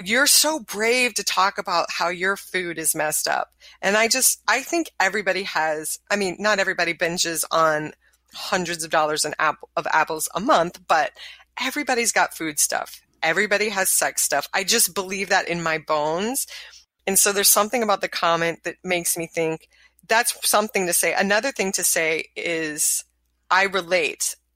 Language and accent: English; the South, United States; maybe because I grew up in the South, and the notion of telling stories, talking about what's actually happening, that was very frowned upon.